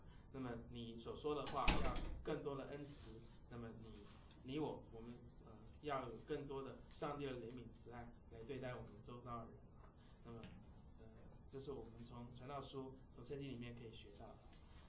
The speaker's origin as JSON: {"language": "Chinese", "town": "Cheshire", "region": "Connecticut", "country": "United States", "said": "我们是来自康州 Connecticut 的一个小town叫做 Cheshire。"}